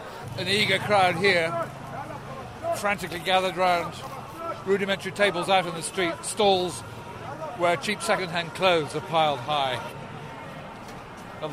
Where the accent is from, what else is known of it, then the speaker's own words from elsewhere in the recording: United Kingdom; Just explaining that I'm a reporter from Britain.